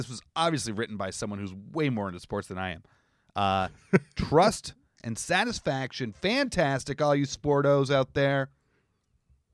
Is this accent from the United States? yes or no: no; Canada; I'm an Irish-Canadian version of you.